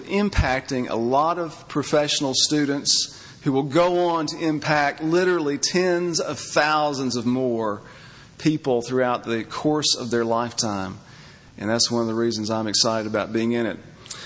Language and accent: English; Memphis, Tennessee, United States; We are from Memphis, Tennessee, and perhaps most of you have heard of Federal Express Corporation.